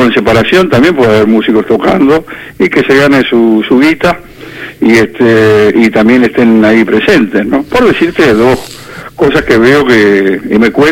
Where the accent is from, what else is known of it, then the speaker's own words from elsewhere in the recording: Villa Diamante, Buenos Aires Province, Argentina; Mira, yo me crié en Villa Diamante, uh-huh. Cuando Horacio Acavalo fue campeón mundial, yo vivía a dos cuadras de su casa.